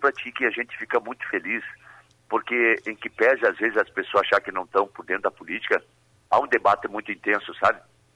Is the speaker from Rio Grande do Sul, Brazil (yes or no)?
yes; São Brás, Rio Grande do Sul, Brazil; born there; Voto ainda na minha urna, onde eu nasci. Eu voto numa localidade chamada São Brás.